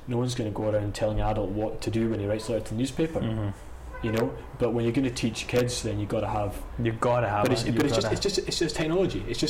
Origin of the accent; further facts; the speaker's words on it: Scotland, United Kingdom; East Lothian.